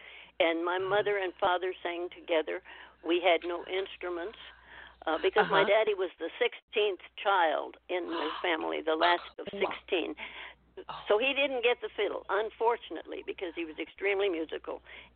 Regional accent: Arizona, United States; I was born in Arizona, and I'm an Arizonan.

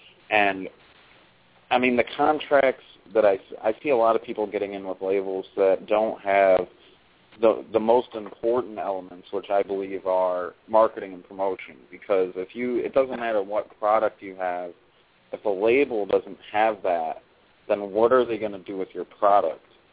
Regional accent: Cleveland, Ohio, United States; I'm from Cleveland, Ohio.

